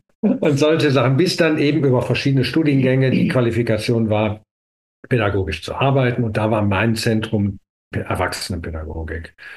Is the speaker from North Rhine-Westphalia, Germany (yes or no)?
yes; Düsseldorf, North Rhine-Westphalia, Germany; Ich bin kein gebürtiger Hahner, sondern bin Düsseldorfer und habe da eben meine Schule und so weiter gemacht.